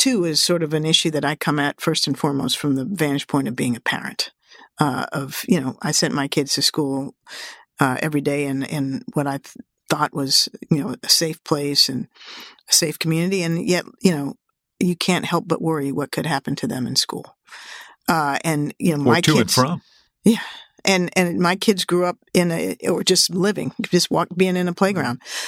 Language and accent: English; Washington, District of Columbia, United States; It's every day here in Washington, D.C., my hometown.